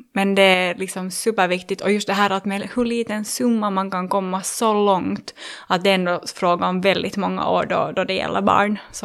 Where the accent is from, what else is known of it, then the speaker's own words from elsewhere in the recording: Vaasa, Ostrobothnia, Finland; now in Helsinki, Finland; jag är snart 33 år gammal och jag är ursprungligen från Vasa faktiskt.